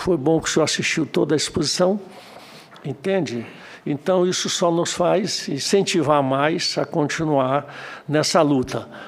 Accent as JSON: {"language": "Portuguese", "region": "Amazonas", "country": "Brazil", "said": "eu sou do Amazonas, vim da SUFRAMA."}